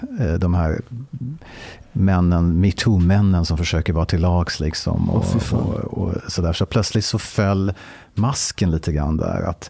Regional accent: Stockholm, Stockholm County, Sweden; jag är född och uppvuxen i Stockholm.

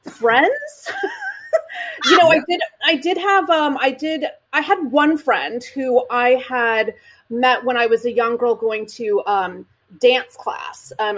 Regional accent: Indonesia; also born or lived in Singapore; now in United States; I was born in Singapore, and I grew up in Indonesia. My whole family still lives in Indonesia.

